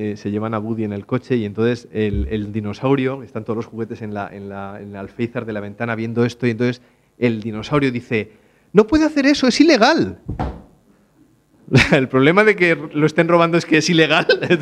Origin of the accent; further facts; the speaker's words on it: Valladolid, Castile and León, Spain; quiero saber catalán, que yo me crié en Valladolid, pero es que quiero saber catalán.